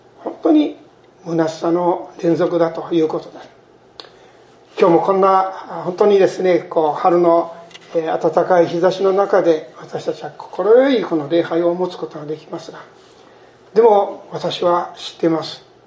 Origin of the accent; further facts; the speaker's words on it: Ogaki, Gifu, Japan; 私はこう岐阜県の大垣の出身ですから